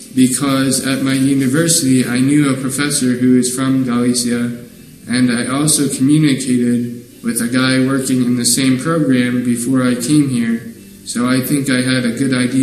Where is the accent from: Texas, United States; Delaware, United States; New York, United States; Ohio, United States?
Ohio, United States; Middletown; now in Spain; I'm from Middletown, Ohio. I'm 24 years old, and I studied Spanish at Ohio State University.